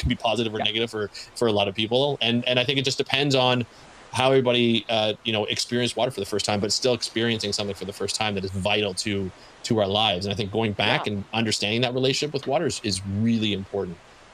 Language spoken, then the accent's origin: English; Toronto, Ontario, Canada; I'm just outside of Toronto, in Burlington, Ontario. So just outside, Burlington. But 45 minutes outside of Toronto. Yeah, I grew up in Toronto.